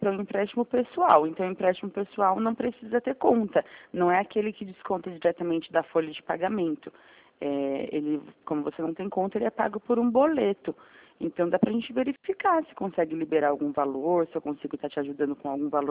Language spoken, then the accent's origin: Portuguese; São Roque, São Paulo, Brazil; Não, eu sou de São Roque, interior de São Paulo.